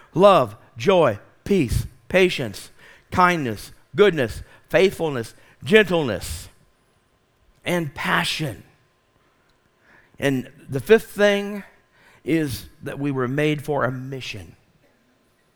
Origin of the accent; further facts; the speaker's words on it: California, United States; And I came from California. We didn't know what we were doing, but God led us all the way.